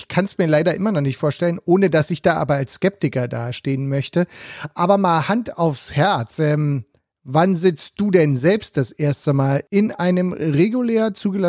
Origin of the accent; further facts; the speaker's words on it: Berlin, Germany; Bisher fliegen in meiner Heimatstadt Berlin verhältnismäßig wenig Helikopter durch die Luft.